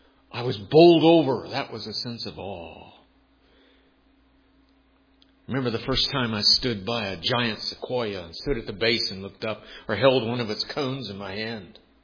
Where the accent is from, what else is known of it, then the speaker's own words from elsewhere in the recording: Texas, United States; Most of you know I grew up in, born and raised in Texas.